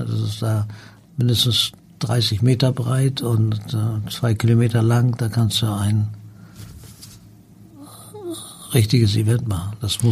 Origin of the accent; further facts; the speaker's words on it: Hamburg, Germany; wenn man hier als Hamburger irgendwie aufwächst, kennt man natürlich auch die Hamburger, wir wissen, wie die ticken